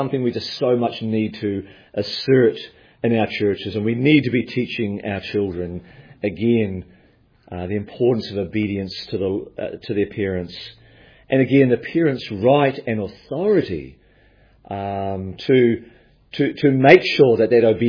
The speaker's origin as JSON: {"language": "English", "region": "Victoria", "country": "Australia", "said": "a difficult thing in my home state of Victoria"}